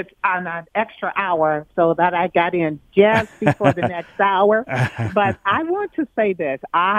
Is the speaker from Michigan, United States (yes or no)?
yes; Detroit, Michigan, United States; I tell them boldly, I'm from Detroit. I live in East English Village.